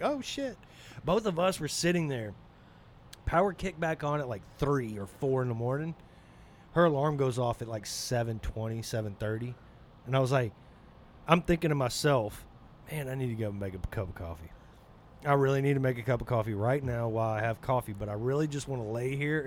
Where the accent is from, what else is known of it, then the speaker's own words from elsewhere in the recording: Arkansas, United States; I'm sorry, I'm from Arkansas.